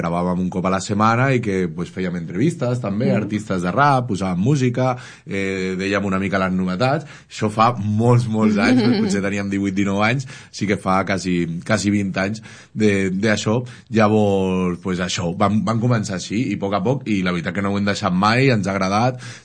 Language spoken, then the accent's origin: Catalan; Piera, Catalonia, Spain; also born or lived in Barcelona; ara concretament al Bedor, però realment jo m'he criat a Can Bou, que és un altre dels barris de Piera, i porto tota la vida.